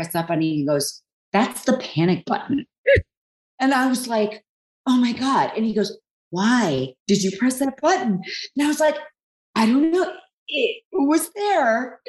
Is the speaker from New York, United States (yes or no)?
yes; New York, United States; my hometown of New York